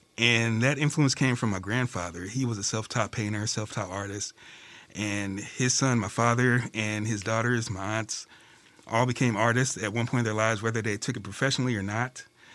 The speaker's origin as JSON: {"language": "English", "town": "Indianapolis", "region": "Indiana", "country": "United States", "tie": "born or raised there", "said": "I grew up in Indianapolis, Indiana."}